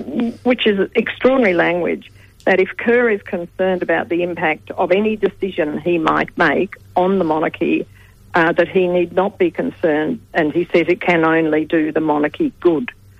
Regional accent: Australia; as a historian, as well as, of course, as an Australian, felt that this was just not right

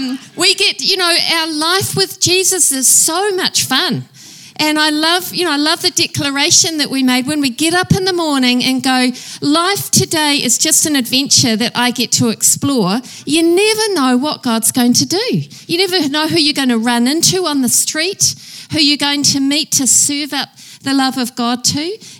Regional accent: Waikato, New Zealand; I grew up in the Waikato, as Don said, we met at Otago University, and I was down there doing a nutrition degree.

